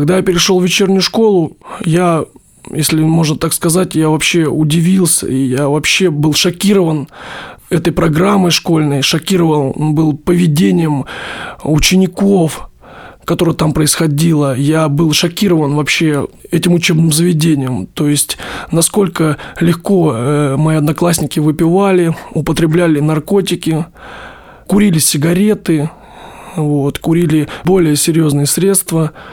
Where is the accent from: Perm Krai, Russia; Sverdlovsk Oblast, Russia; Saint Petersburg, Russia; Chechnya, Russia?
Chechnya, Russia; Grozny; also born or lived in Rostov Oblast, Russia; Родился я в Ростовской области в семье военнослужащих. Переехали мы в Чечню, в Грозный. Там начинал я свое детство.